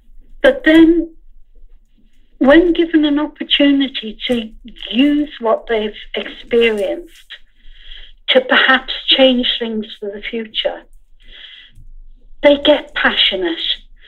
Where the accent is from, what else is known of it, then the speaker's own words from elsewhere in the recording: Ireland; I'm Irish. I'm disabled. I'm a woman. I've lived in poverty. I've been to university. I'm from many communities.